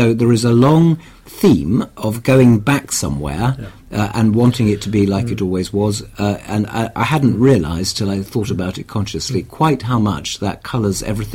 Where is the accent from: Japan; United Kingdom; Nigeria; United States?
United Kingdom; London; I can just about say that I come from inner London, because like many people in West London, I was born in Queen Charlotte's Hospital, which is half a road in from the old London County Council boundary.